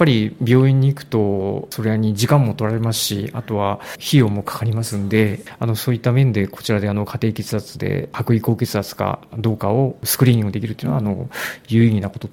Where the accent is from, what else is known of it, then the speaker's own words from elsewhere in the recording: Toyama, Japan; now in Muroran, Japan; 僕はもともと富山県出身で、富山大学の方にずっと勤務してたんですけども、北海道に住むのは今回初めてです。